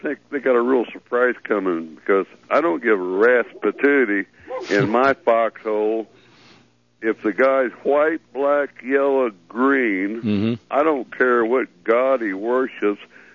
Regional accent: Tennessee, United States; I'm sorry I said I was from Tennessee because there's another gentleman that says I'm an embarrassment to people from Tennessee.

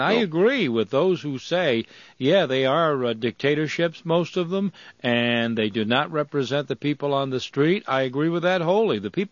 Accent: United States; as an American, I am deeply offended that my government, this government, is in bed with those

